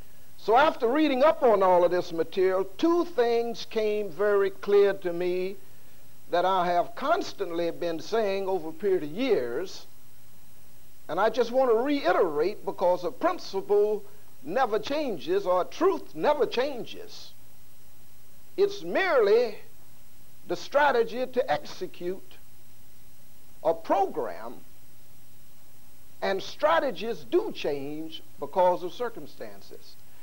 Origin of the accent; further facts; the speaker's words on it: North Carolina, United States; I'd make her the authority because I'm from North Carolina and she is.